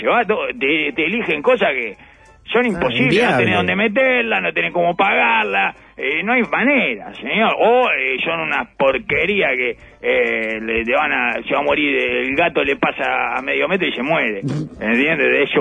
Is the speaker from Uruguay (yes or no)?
yes; Uruguay; como uruguayo